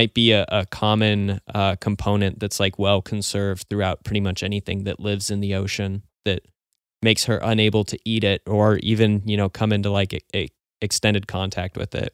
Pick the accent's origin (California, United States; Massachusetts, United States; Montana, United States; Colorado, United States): Montana, United States; Missoula; also born or lived in Omaha, United States; I grew up pretty much in like a 30-70 split between Missoula, Montana and Omaha, Nebraska.